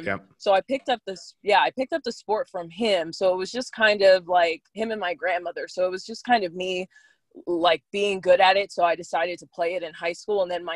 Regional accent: Las Vegas, Nevada, United States; I was born and raised in Vegas.

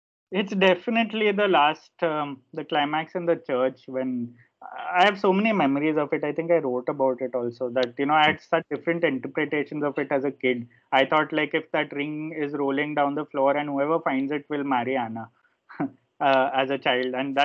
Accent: India; as an Indian cricket fan, if you grew up through the 90s like I did

